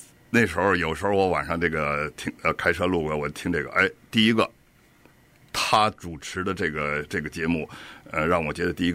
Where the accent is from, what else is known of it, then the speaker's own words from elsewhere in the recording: Beijing, China; 我们这都来自于啊，这个北京，或者叫以前叫北平，这个老北京啊，我就是因为我是真正的老北京